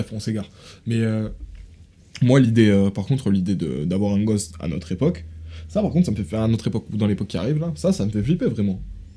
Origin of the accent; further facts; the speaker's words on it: France; born there; je suis né en France... dans une famille qui était ni pauvre ni riche